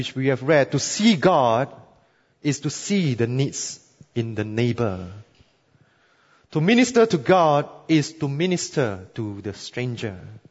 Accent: Singapore; as a Singaporean, you will be proud of me.

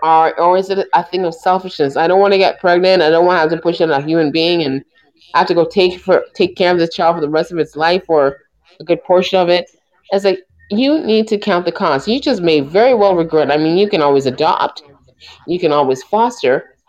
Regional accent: Toronto, Ontario, Canada; I'm from Toronto, Ontario.

